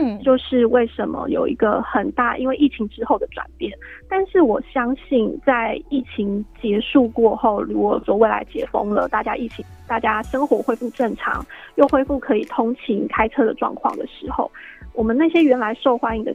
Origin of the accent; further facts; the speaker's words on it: Taiwan; 现在我们台湾人要使用这样子的数位内容